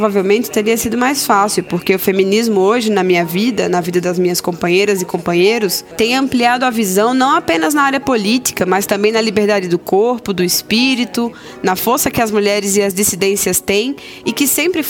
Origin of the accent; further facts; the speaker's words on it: Patagonia, Chile; sou do Chile, do Sul, da Patagônia chilena, da Terceira Reserva Mundial de Água Doce.